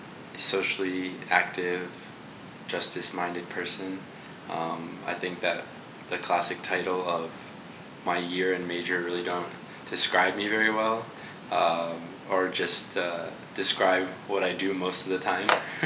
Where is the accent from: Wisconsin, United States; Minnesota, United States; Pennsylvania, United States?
Pennsylvania, United States; State College; our parents instilled in us growing up in State College and growing up as being Muslim and trying to practice the faith more and more.